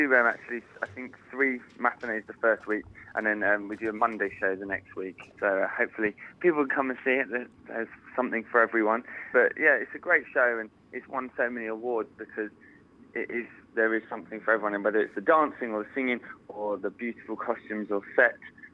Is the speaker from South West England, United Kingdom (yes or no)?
no; South East England, United Kingdom; now in Bedford, United Kingdom; I'm originally from Kent, but I live in Bedford.